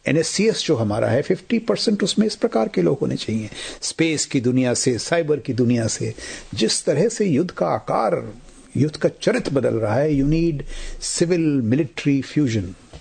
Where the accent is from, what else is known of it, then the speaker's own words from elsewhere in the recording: Bhadravas, Uttar Pradesh, India; मैं एक जिस गांव से हूँ भद्रवास कानपुर जिले में, वहाँ पे जब मैं आई वॉज यंग